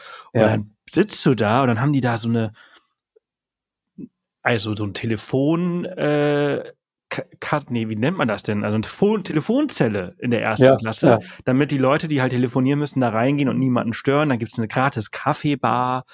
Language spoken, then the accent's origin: German; Balearic Islands, Spain; Also ich komme ja ursprünglich aus Mallorca und bin dort geboren, aufgewachsen.